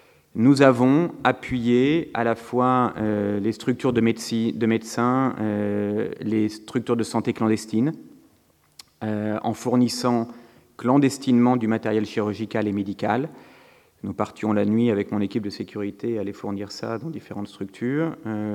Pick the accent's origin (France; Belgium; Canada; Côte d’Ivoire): France; c'est difficile souvent de paraître trop arrogant quand on est français, dire que la France a sans doute été le pays